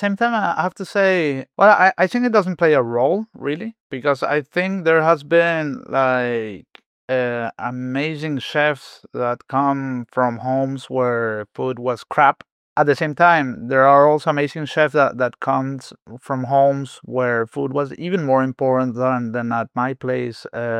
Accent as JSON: {"language": "English", "country": "Venezuela", "tie": "born or raised there", "said": "I'm like a mixture of cultures. My mother is Spanish, my father is German, and I was born and I grew up in Venezuela."}